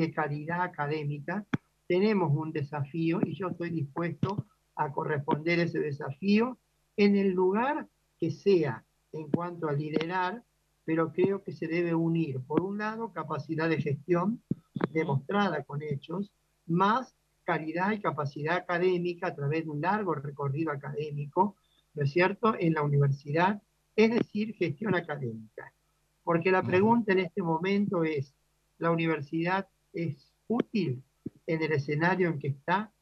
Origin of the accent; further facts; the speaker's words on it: Córdoba, Argentina; Yo soy cordobés, yo soy profesor titular de pediatría en Córdoba.